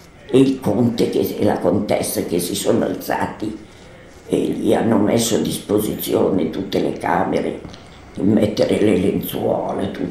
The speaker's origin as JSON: {"language": "Italian", "town": "Santa Giulietta", "region": "Lombardy", "country": "Italy", "said": "Io sono di Santa Giulietta, in provincia di Pavia."}